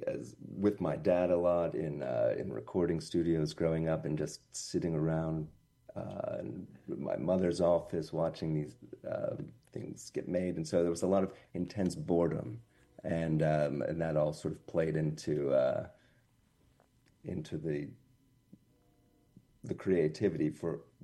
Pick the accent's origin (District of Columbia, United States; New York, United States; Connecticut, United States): New York, United States; New York City; if you you grow up here and it's your home for one thing